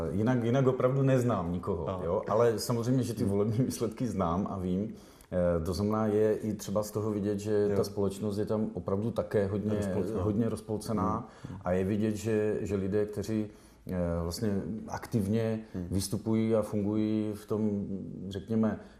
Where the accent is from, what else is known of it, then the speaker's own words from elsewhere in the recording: Ostrava, Moravian-Silesian Region, Czechia; A obrovsky jsme využívali toho, že jsme z Ostravy.